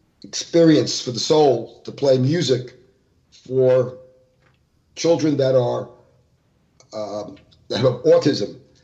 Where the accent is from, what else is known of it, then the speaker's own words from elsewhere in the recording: Florida, United States; now in California, United States; I'm from Florida, and I came out to California because of the music industry. And I live on the beach